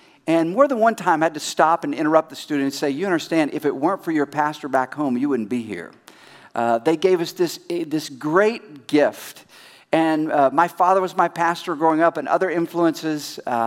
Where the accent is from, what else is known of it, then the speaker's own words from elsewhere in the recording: Oklahoma City, Oklahoma, United States; I grew up in Oklahoma City, so I know him.